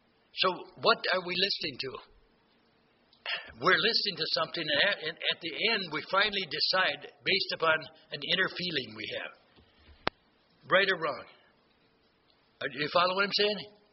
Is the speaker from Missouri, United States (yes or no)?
yes; Missouri, United States; You know, I'm from Missouri. I got to see to believe.